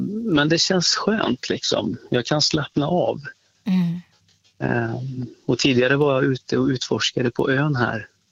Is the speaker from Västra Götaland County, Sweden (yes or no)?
yes; Västra Götaland County, Sweden; accent: Västergötland dialect; Jag är ju från Västergötland som du hör, på dialekten.